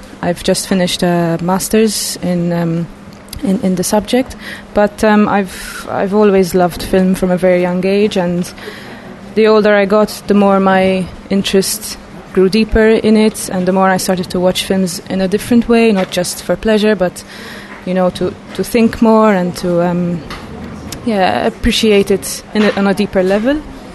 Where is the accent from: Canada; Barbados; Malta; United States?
Malta; I'm 23 years old. I'm from Malta.